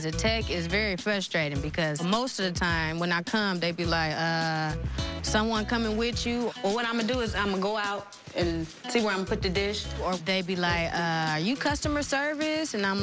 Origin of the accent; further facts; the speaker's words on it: Indiana, United States; I'm from Indiana.